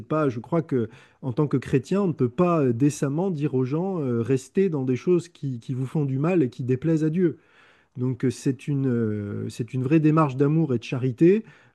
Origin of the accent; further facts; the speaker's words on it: Lunéville, Grand Est, France; Moi, je viens de Lorraine, à Lunéville